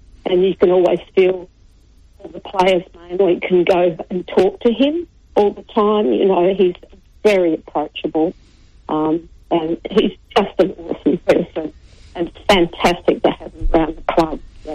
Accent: Adelaide, South Australia, Australia; I have to say no, because I'm originally from Adelaide

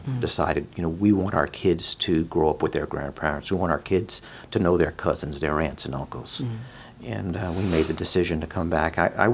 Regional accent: New Iberia, Louisiana, United States; also born or lived in Lafayette; So I'm actually a Lafayette native. I was actually born right down the road from here, St. Landry at Lord's Hospital. But I did grow up in New Iberia

